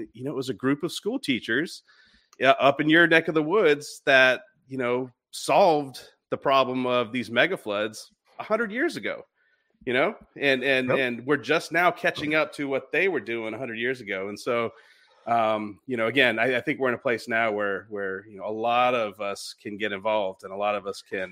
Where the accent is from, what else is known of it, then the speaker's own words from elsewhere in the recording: East Coast, United States; I grew up on the East Coast surfing.